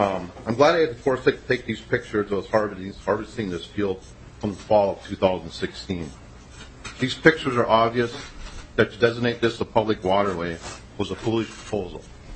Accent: Wheaton, Minnesota, United States; I'm from Wheaton, Minnesota.

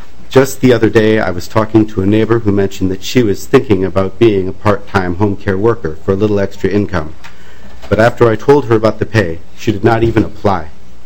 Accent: Minneapolis, Minnesota, United States; I'm born and raised in South Minneapolis.

